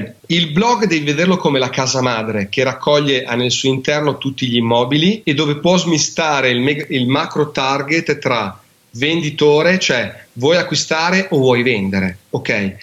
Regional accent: Emilia-Romagna, Italy; accent: Romagnol; come nel mio, è come romagnolo e si sente.

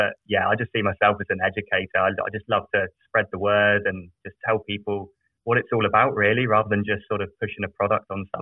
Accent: England, United Kingdom; So I'm British. I grew up in a very small village in the south of England. They have no freeways there. It's just all country lanes and thatched roof cottages.

